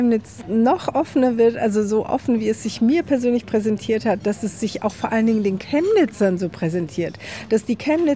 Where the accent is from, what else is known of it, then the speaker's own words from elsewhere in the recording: Israel; now in Germany; Ich bin ja in Israel aufgewachsen. Ich habe auch wieder in Israel gelebt. Und bin 2007, also mit meiner Familie, richtig wieder eingewandert nach Israel und bin aber 2009 zurückgekommen.